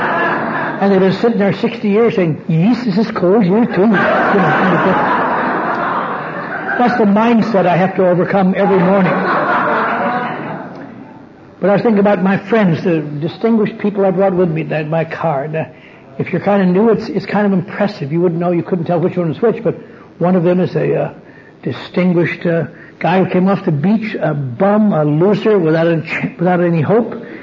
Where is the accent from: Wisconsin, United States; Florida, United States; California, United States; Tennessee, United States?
Wisconsin, United States; I'm from a little town up in northern Wisconsin. I came from Norwegian background